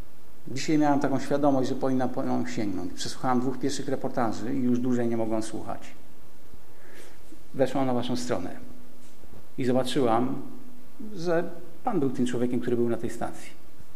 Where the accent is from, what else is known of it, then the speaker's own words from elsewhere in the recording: Jelenia Góra, Lower Silesian Voivodeship, Poland; Akurat ja jestem takim gościem z Jeleniej Góry.